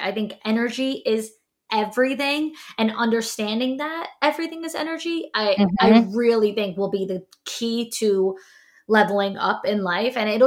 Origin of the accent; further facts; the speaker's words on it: New York, United States; I'm from New York. Okay. Like I think that we're just really born like tapped into our masculine.